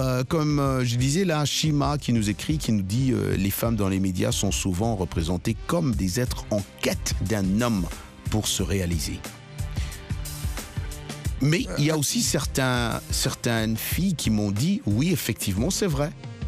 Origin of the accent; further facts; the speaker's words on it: Cameroon; surtout ici chez nous au Cameroun.